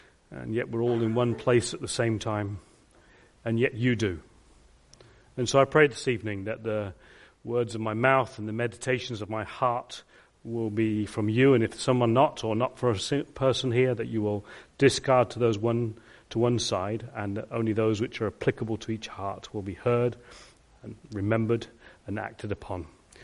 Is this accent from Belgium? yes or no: no; England, United Kingdom; and plus I'm English. You know, we don't do that stuff, do we?